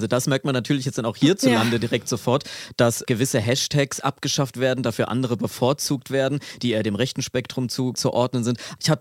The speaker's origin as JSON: {"language": "German", "town": "Aschaffenburg", "region": "Bavaria", "country": "Germany", "tie": "born or raised there", "said": "etwas in meiner Heimatstadt Aschaffenburg passiert ist"}